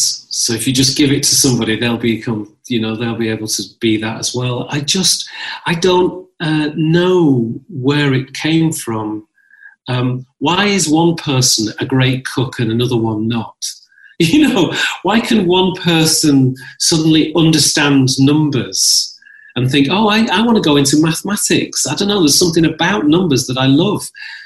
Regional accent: North West England, United Kingdom; I was brought up in Lancashire and in the north. You know, I was always other. You know, I was the only sort of person of colour in a village.

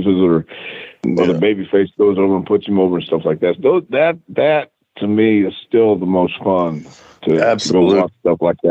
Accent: Texas, United States; See, I grew up in Texas and in, you know, West Texas, and then I went to East Texas.

